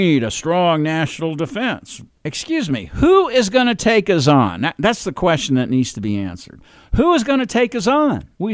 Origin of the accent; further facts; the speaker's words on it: New York City, New York, United States; I'm originally from New York City. New York City is a Democratic bastion.